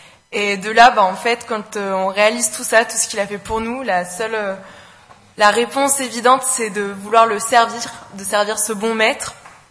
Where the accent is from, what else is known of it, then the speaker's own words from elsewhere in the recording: Grenoble, Auvergne-Rhône-Alpes, France; Je viens de Grenoble. J'ai grandi dans une famille chrétienne.